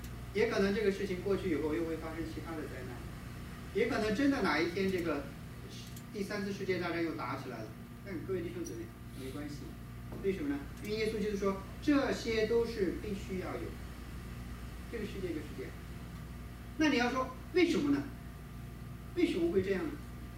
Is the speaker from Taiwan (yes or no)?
no; China; 那对我们中国人来讲，我们觉得以前生活不好是因为什么呢？因为没有钱嘛